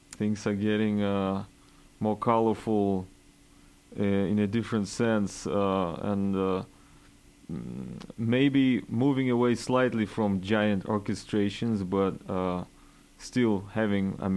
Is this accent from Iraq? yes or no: no; Vologda, Vologda Oblast, Russia; accent: Russian; English is a second language; also born or lived in St. Petersburg; now in United States; It's coming from Russia, all the way from Russia, from a small town called Vologda. Even though I was born in St. Petersburg, I grew up in a small town. I'm a small town white boy